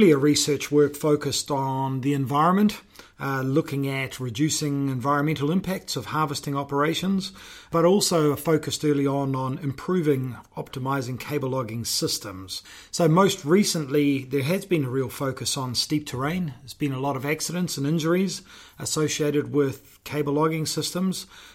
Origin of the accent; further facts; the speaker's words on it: New Zealand; From New Zealand.